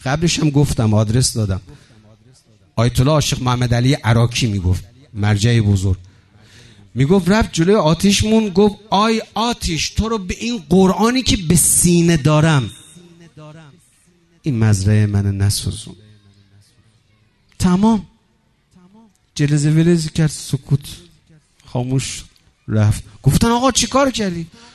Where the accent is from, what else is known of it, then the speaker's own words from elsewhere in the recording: Rasht, Gilan, Iran; والله من تمام بچگیام همیشه گم میشدم. میرفتیم از محل خودمون میومدیم میرفتیم شهرداری رشت، گم میشدم، مادرمو پیدا نمیکردم.